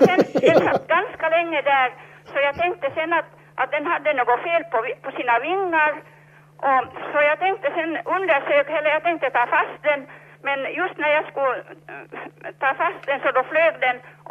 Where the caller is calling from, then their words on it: Sydlojo, Uusimaa, Finland; från Sydlojo.